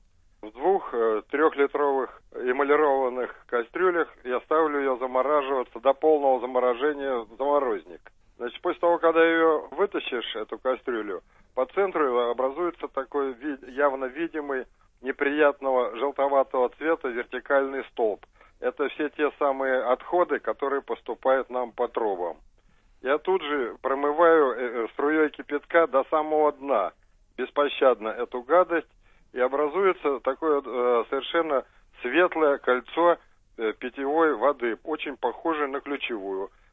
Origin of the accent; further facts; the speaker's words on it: Moscow, Russia; Я москвич.